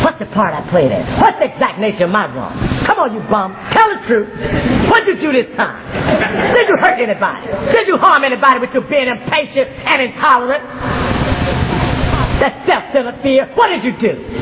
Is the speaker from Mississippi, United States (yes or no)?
no; Florida, United States; I'm talking about growing up in South Florida where the coldest it gets is like 50 degrees